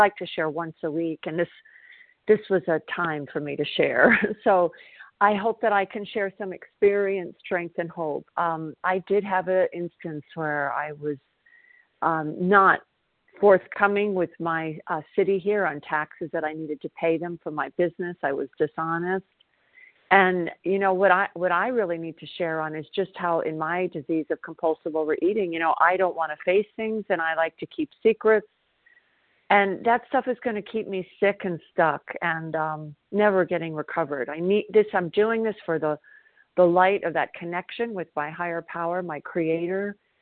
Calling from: South Carolina, United States; I'm calling from South Carolina

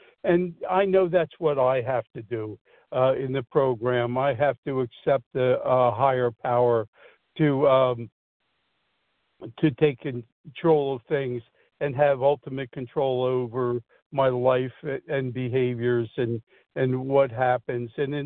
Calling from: New Jersey, United States; Hi, this is … I'm calling from Southern New Jersey.

